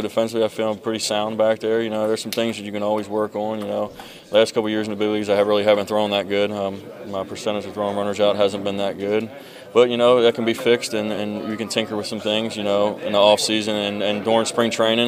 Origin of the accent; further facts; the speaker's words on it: Baltimore, Maryland, United States; Like, I'm from Baltimore area, so I have a lot of family and relatives